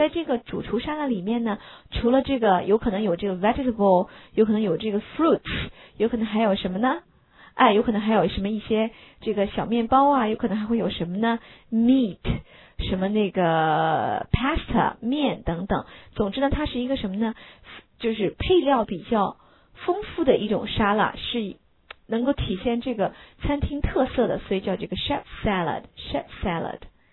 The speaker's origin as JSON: {"language": "Chinese", "country": "China", "said": "不像我们中国人吃螃蟹哈"}